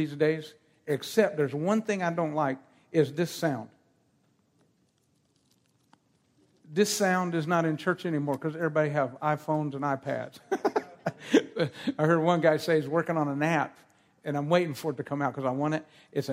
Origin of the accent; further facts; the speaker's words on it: West Virginia, United States; And I'm from West Virginia, but I didn't have my gun.